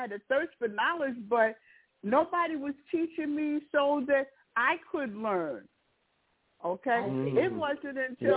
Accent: Mount Vernon, United States; I was raised in Mount Vernon during the early 1960s

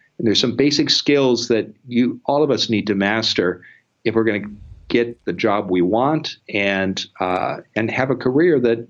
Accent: Midwest, United States; It's something I learned from my parents and in the community where I grew up in the Midwest.

